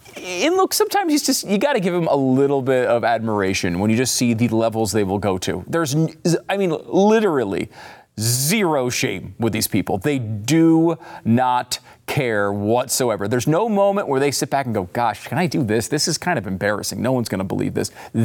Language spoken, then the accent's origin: English; Delaware, United States; a Puerto Rico where I'm from in my home state of Delaware.